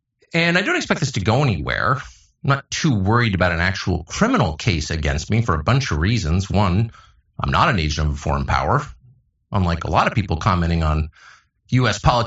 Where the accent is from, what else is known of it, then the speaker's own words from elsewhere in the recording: United States; I'm also an American.